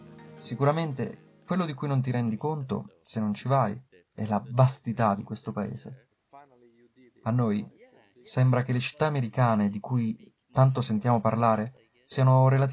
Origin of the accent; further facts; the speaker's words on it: Iran; born there; Italian is a second language; also born or lived in Armenia / Kenya; Ma io ho già vissuto in due paesi diversi dal mio. Ora conoscevo l'Armenia, il Kenya e il mio paese natale, l'Iran.